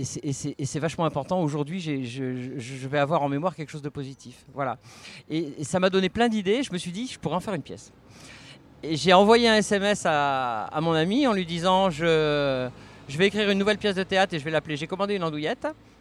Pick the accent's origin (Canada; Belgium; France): France; now in Geneva, Switzerland; Alors, je suis française, mais je vis à Genève depuis pas mal d'années.